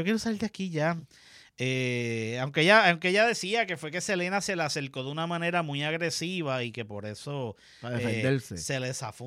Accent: Puerto Rico; han luchado por defender nuestra identidad como puertorriqueños

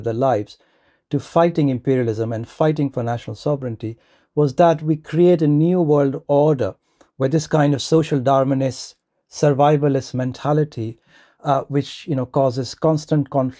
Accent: India; I grew up in India in a Hindu nationalist family

